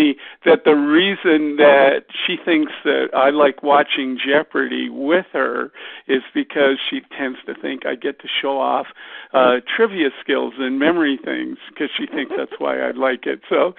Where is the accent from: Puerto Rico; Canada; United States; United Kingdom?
Canada; as a Canadian trivia guy.